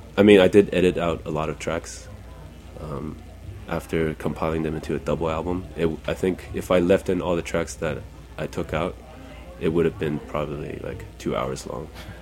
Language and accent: English; Taiwan; accent: Taiwanese; Which is kind of unfortunate because I'm not from there. I'm from Taiwan.